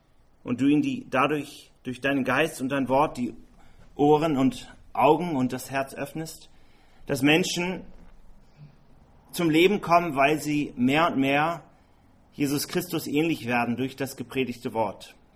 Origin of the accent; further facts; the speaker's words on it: Hamburg, Germany; now in Vienna, Austria; ich komme aus Hamburg, lebe zwar jetzt in Wien, bin aufgewachsen somit an der Elbe, wo auch der Airbus gebaut wird.